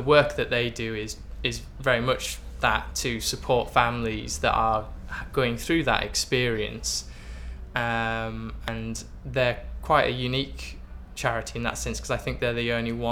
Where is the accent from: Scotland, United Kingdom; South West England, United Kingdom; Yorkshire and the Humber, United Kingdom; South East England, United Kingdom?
Scotland, United Kingdom; Edinburgh; I'm 31 and from Edinburgh.